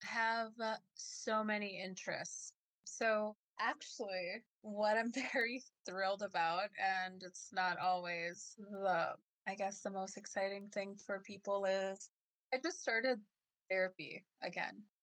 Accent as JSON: {"language": "English", "region": "Minnesota", "country": "United States", "said": "I am from System Wapton Oyate, and I am joining here in Shakopee, Minnesota."}